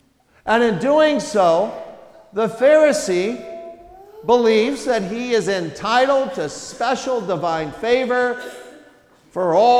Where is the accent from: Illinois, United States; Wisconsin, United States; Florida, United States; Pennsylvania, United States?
Wisconsin, United States; time that I return to my home state of Wisconsin, as I did this week